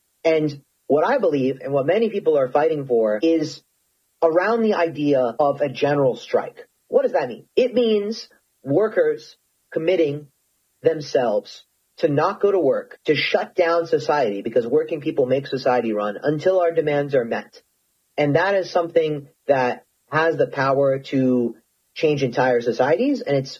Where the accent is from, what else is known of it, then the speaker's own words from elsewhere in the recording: United States; And as an American, but also just as a member of the human race, I'm terrified by what is happening.